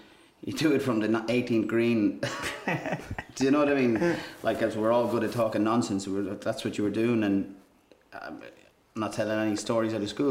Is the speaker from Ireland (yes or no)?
yes; Ireland; In spite of you all thinking I was English, I was Irish.